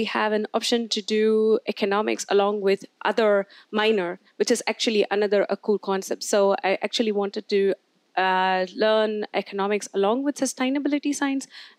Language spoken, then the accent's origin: English; India; now in Germany; and I'm from India. And I came to Germany actually in order to reunite with my long-term boyfriend.